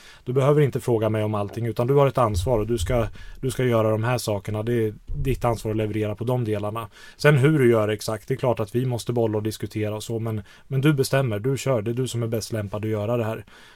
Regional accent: Sweden; Nej, det är väl lite tufft med klimatet där just nu som svensk.

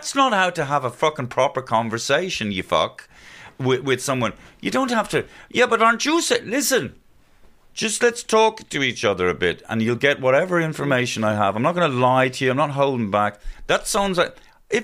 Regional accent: Ireland; We don't realise that a lot of our Irishisms are actually, it's like we're speaking English as a second language.

